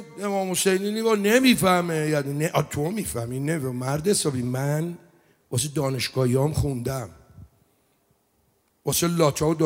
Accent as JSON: {"language": "Persian", "town": "Rasht", "region": "Gilan", "country": "Iran", "said": "آو بقول ما رشتیم، ما رگ رشتیم"}